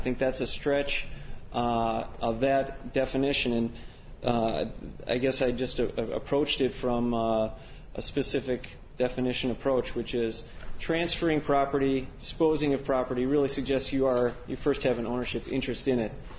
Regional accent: Madison, Wisconsin, United States; from Madison, Wisconsin.

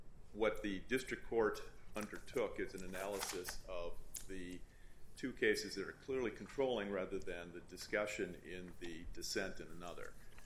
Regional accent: Milwaukee, Wisconsin, United States; from Milwaukee, representing the Village of Heartland.

